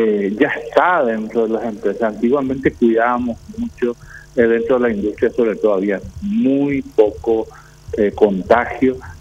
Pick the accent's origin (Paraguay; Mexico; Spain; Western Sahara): Paraguay; como ser humano, como paraguayo, me conmueve.